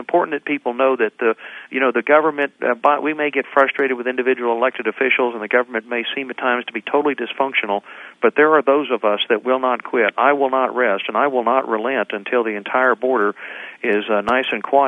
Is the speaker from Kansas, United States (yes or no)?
no; Texas, United States; It's been frustrating for me as a Republican, as a Texan who wants to see the president, succeed.